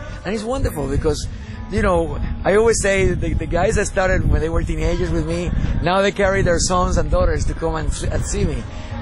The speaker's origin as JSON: {"language": "English", "country": "Dominican Republic", "said": "for me, I come from the islands. I come from the Dominican Republic"}